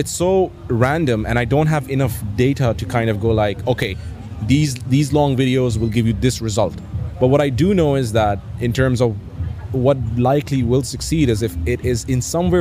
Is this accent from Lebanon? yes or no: yes; Lebanon; I'm the co-founder of Brands for Less. I've been working on this for 25 years. I'm from Lebanon.